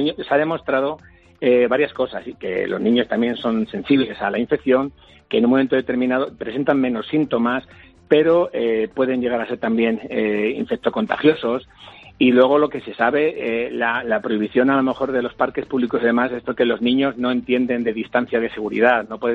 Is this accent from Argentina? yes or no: no; Germany; quizás porque me crié en Alemania y allí lo viví